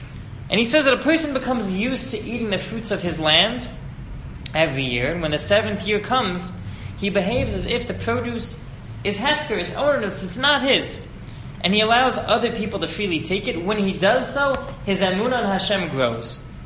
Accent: East Coast, United States; I grew up on the East Coast. We didn't have tractors there.

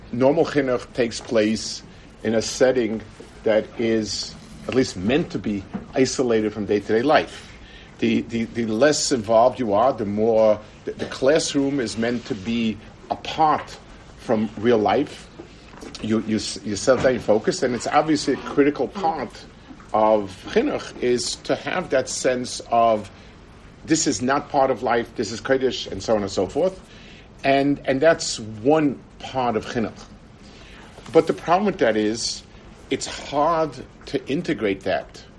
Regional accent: United States; I remember myself, I grew up in America at a time when things were different.

